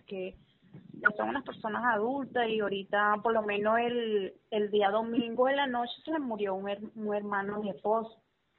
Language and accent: Spanish; Miranda, Venezuela; nosotros somos de los Valles del Tuy.